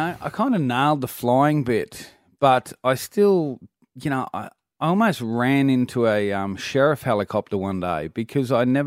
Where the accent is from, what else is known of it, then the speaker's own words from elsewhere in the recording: Australia; And being an Australian, I got a little bit of a break if I didn't understand the rules. The accent cut me a few breaks.